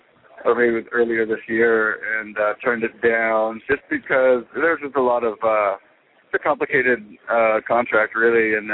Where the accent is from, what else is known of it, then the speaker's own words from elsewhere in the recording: Vancouver, British Columbia, Canada; And I came from Vancouver, Canada, where we get a lot of rain, and it's really wet and stuff.